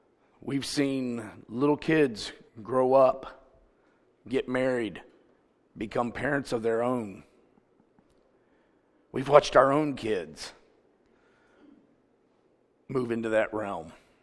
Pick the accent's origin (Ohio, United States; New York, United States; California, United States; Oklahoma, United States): Ohio, United States; Mount Gilead; moved away; I actually was at a place the other day and the guy said, "Now, where are you from?" And I said, "Mount Gilead." "Oh, Moron County."